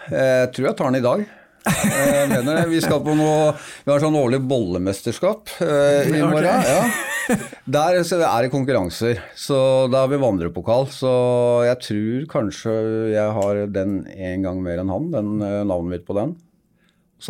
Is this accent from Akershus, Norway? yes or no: yes; Vestby, Akershus, Norway; born or raised there